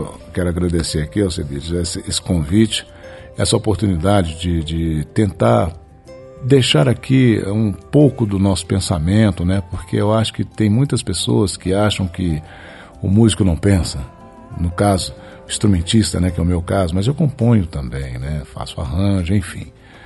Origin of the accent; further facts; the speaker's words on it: Belo Horizonte, Minas Gerais, Brazil; also born or lived in Goiás; eu sou goiano, mas assim, eu tinha um ano de idade, mudei para Belo Horizonte, fui criado em Minas, num tempo que só era mato, né? Não tinha asfalto direito.